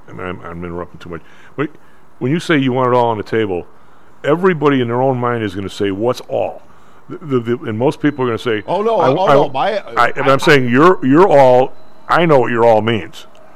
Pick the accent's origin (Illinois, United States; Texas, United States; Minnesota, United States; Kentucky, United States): Illinois, United States; I'm from Illinois. I never knew the name.